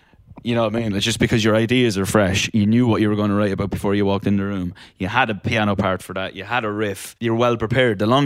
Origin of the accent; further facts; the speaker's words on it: Ireland; now in Los Angeles, United States; I grew up in Ireland where it rains for about 360 days of the year. So I am now a fair weather golfer. I live in Los Angeles.